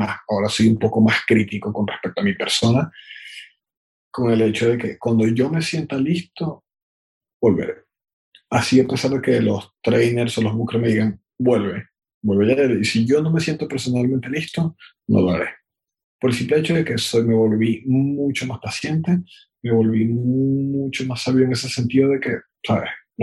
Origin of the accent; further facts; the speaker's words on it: Venezuela; accent: Venezuelan; now in Barcelona, Spain; aquí en Barcelona es catalán y castellano, no sueno como ninguno de los dos. O sea, sueno todavía con mi acento venezolano.